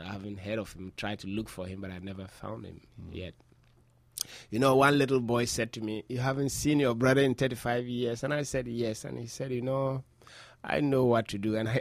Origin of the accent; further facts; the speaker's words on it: north, Ghana; I come from just one of those small little villages in Ghana, in the way up north and the middle of nowhere. Now, growing up in a little village, I grew up in a village where I've never seen electricity while growing up as a child in that village.